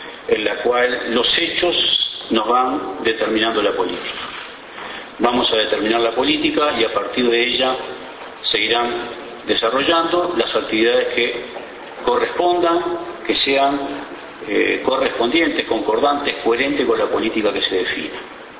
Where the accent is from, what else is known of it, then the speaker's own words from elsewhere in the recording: Uruguay; quienes debemos hacer la primera propuesta de agenda somos nosotros, los uruguayos